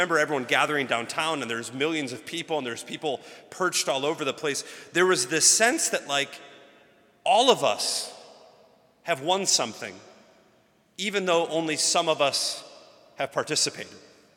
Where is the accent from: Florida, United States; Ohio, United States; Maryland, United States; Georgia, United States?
Ohio, United States; Cleveland; I'm from Cleveland. We won't win, right?